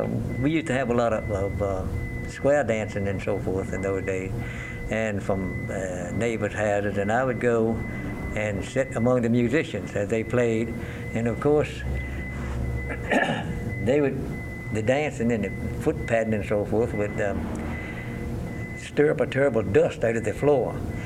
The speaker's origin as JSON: {"language": "English", "town": "Danville", "region": "Virginia", "country": "United States", "tie": "born or raised there", "said": "from Exmoor, Virginia. Born and raised near Danville, Virginia, at the foothills of the mountain."}